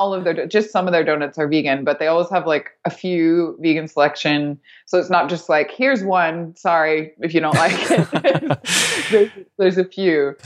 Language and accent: English; Oregon, United States; Like I grew up not in Portland, kind of outside of Portland.